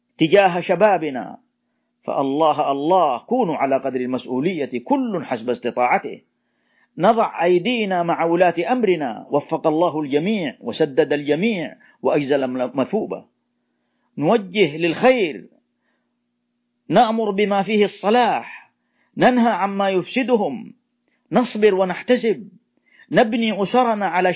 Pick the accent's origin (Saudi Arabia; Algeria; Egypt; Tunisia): Saudi Arabia; في بلادنا المملكة العربية السعودية